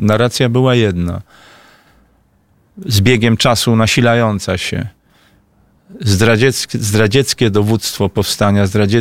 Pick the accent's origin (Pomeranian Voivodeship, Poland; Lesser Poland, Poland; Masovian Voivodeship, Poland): Masovian Voivodeship, Poland; Warsaw; właśnie jako warszawiak, tam od co najmniej 6 pokoleń